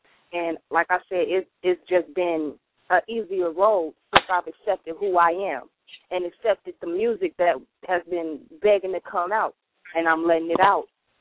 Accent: Wisconsin, United States; Yes, I'm from Wisconsin.

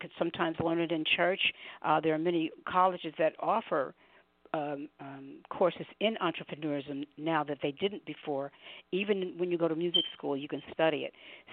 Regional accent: New York City, New York, United States; because I'm from New York City, I didn't understand that African-American people had an anthem

